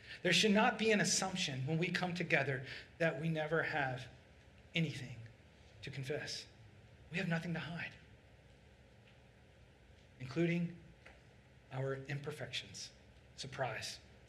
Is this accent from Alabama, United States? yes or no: yes; Alabama, United States; I grew up in Alabama, and there was a theme park in Atlanta called Six Flags.